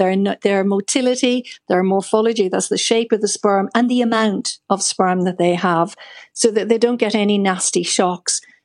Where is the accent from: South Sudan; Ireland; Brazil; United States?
Ireland; So, as an Irish population, supplementing with vitamin D.